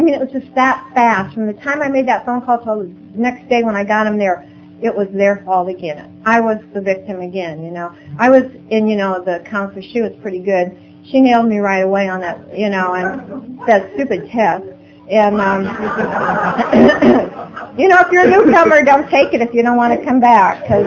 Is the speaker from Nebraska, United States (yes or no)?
yes; Omaha, Nebraska, United States; I'm from South Omaha. I'm Catholic. I'm Irish.